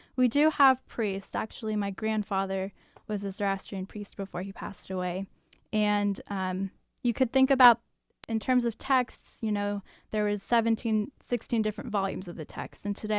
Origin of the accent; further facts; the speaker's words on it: California, United States; And so I grew up in the Bay Area, and our nearest temple is, as you said, in San Jose, but that's still quite a distance.